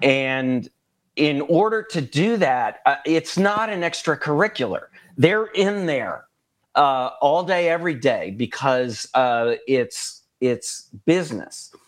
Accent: Wisconsin, United States; The road to saving democracy runs directly through my home state of Wisconsin.

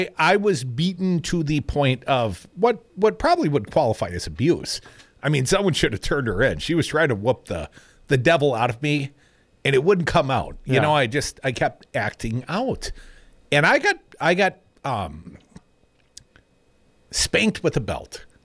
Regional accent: Madison, Wisconsin, United States; I came from Madison, Wisconsin.

